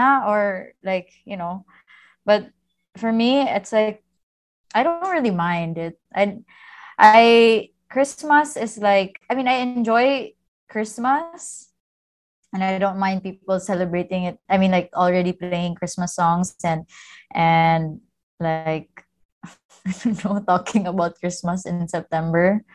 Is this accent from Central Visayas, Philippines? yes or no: yes; Cebu, Central Visayas, Philippines; because all my life I grew up here in the Philippines, I grew up here in Cebu